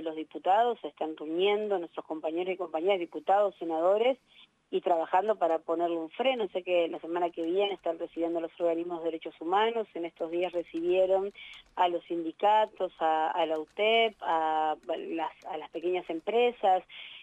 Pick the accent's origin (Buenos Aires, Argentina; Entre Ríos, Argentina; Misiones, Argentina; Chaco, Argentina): Buenos Aires, Argentina; yo soy legisladora porteña